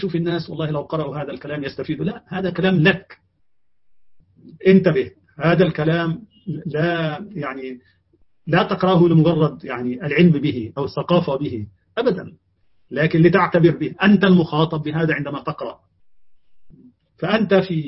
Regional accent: Egypt; خا مثلا عندنا في مصر نقول خا

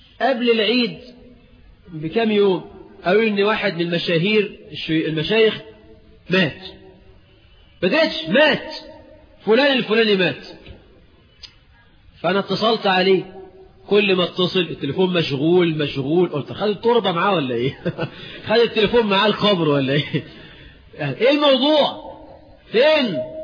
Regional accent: Egypt; أنا عارف مصريين كويس، أنا مصري

